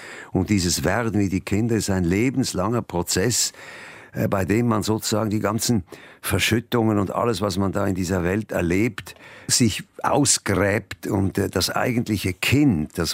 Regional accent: Zurich, Switzerland; Ich habe einen sogenannten Trottinett gehabt, also einen Roller. Und mit diesem Trottinett bin ich da, habe ich die ganze Stadt erkundet sozusagen.

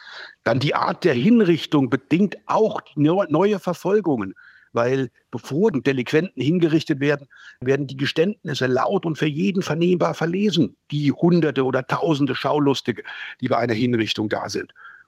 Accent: Schmalkalden, Thuringia, Germany; Vielleicht mal ein Beispiel aus meiner Heimatregion, aus Schmalkalden.

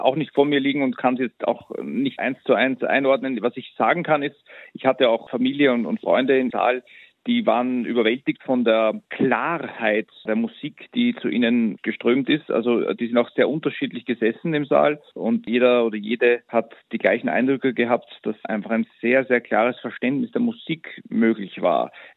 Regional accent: Austria; auch in meiner Heimat rund um Wien

